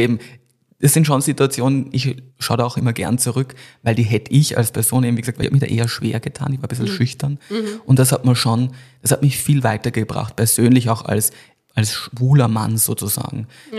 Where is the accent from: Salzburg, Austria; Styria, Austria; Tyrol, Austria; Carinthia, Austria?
Salzburg, Austria; also born or lived in Vienna; ich bin zwar in Wien geboren, aber aufgewachsen dann in Salzburg in so einem kleinen Ort, also klassisch von den Bergen eingekastelt.